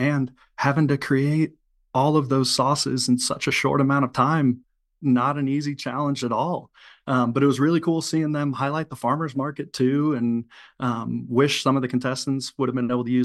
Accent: Clearwater, Florida, United States; now in Wisconsin, United States; I'm actually not from Wisconsin. I'm a transplant. So I grew up down in Clearwater, Florida, and throughout my life have slowly been making my way north.

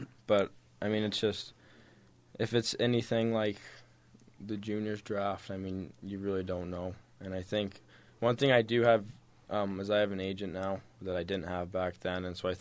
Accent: Harriman, United States; I moved away from Harriman pretty early, and so I didn't really have like a good friend group, like a solid friend group from Harriman

